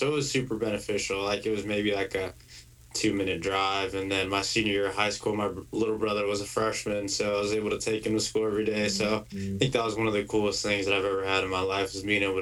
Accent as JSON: {"language": "English", "town": "Alpine", "country": "United States", "said": "because I'm originally from Alpine."}